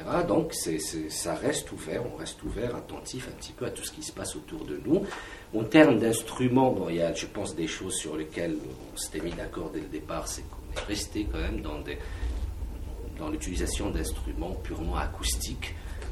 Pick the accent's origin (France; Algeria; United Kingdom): Algeria; Algiers, Algiers Province; born there; first language Kabyle; French is a second language; donc mes parents sont d'origine kabyle. Et je suis né à Alger, donc ils sont venus habiter à Alger. Donc la langue kabyle, c'est ma langue maternelle. À la maison, on ne parlait pas du tout arabe.